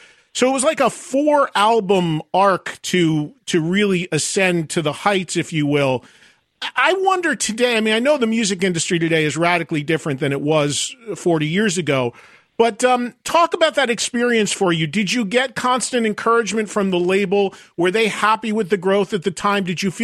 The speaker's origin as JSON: {"language": "English", "region": "New York/New Jersey area", "country": "United States", "said": "but I'm from the New York, New Jersey area, and my friends all went to see you around that time in New York City"}